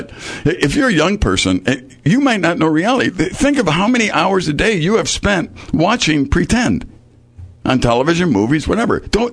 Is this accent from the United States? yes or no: yes; Chicago, Illinois, United States; I grew up in Chicago.